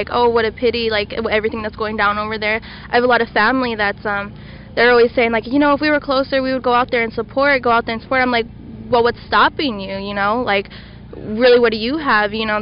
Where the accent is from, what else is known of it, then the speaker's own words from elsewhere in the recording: Flagstaff, Arizona, United States; I'm from Flagstaff, Arizona, too.